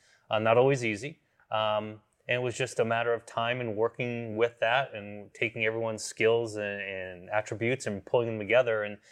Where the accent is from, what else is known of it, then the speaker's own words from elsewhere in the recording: New England, United States; now in California, United States; So I grew up in New England, and I have a father who's a history buff